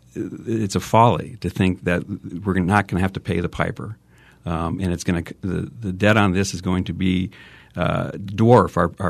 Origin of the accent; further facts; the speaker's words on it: Arizona, United States; I grew up here in Arizona. I graduated from high school in this district.